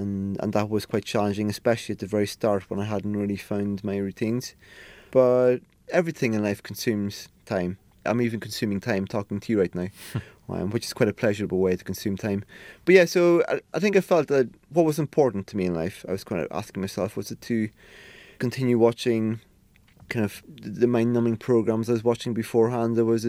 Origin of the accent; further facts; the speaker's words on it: Ireland; You know, I grew up in Ireland